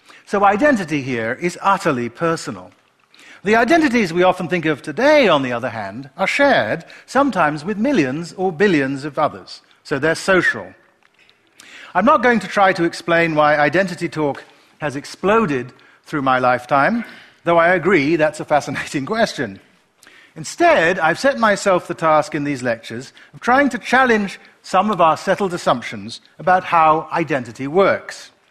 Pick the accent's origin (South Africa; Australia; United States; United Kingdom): United Kingdom; London; born there; have often asked me where I was born. And I've told them, here in London.